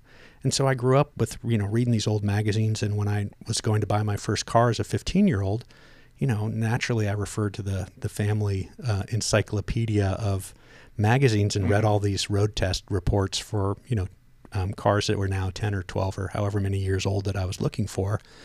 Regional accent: California, United States; the people really living in very, very different circumstances than where I was growing up in Marin County.

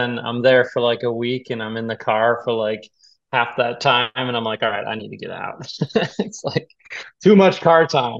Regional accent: Colorado, United States; I'm not from LA. I'm actually originally from Colorado, but family has kind of migrated out there

